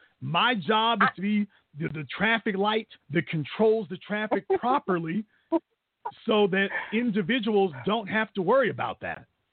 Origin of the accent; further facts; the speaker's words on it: Shreveport, Louisiana, United States; I'm from Shreveport. I do spend time in Shreveport, but I travel